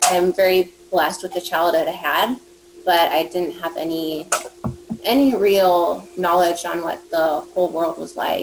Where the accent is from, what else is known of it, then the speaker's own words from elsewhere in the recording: Portland, Oregon, United States; I grew up in the Pacific Northwest.